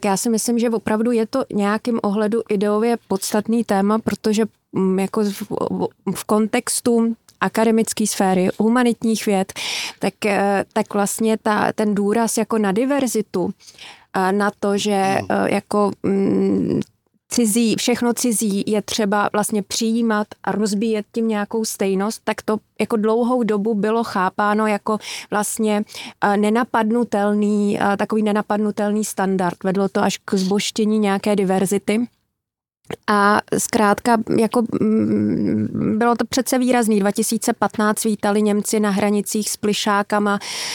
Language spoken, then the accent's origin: Czech; Austria; vyrůstala jsem v Rakousku